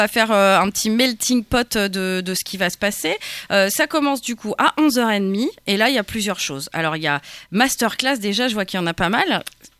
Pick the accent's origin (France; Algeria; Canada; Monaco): France; Hauts-de-France; Comment tu sais que je suis du Nord-Pas-de-Calais ?